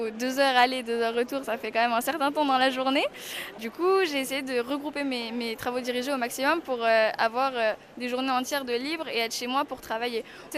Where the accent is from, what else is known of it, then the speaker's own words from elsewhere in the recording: Île-de-France, France; « Bah, de région parisienne, mais pas de Paris. »